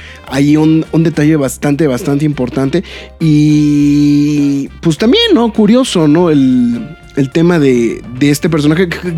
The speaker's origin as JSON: {"language": "Spanish", "region": "Mexico City", "country": "Mexico", "said": "la gente de la Ciudad de México tiene acento, ¿no? Nosotros generalmente solemos jactarnos de que no tenemos el acento, ¿no?"}